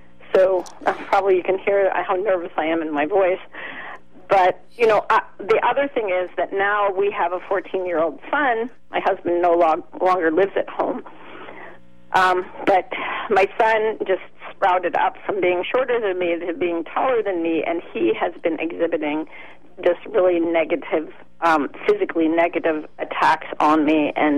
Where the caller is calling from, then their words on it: Berkeley, California, United States; I'm calling from Berkeley, and I don't want to give my name